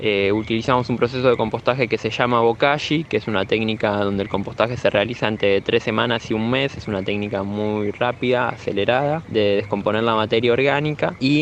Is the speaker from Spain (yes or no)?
no; Buenos Aires, Argentina; soy de Buenos Aires, viví toda mi vida en Núñez y estoy estudiando producción vegetal orgánica